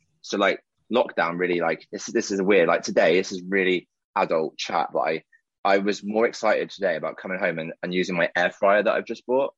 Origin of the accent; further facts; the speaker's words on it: South West England, United Kingdom; now in Swindon, United Kingdom; I'm from Cornwall, and I moved to a place called Swindon, which is near Bristol, just to be near the airport.